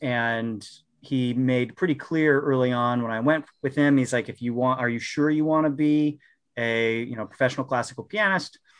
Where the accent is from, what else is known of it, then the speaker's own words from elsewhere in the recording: Minnesota, United States; So I grew up in Minnesota and was one of these weird kids that just pretty much from the beginning knew that I wanted to be a pianist.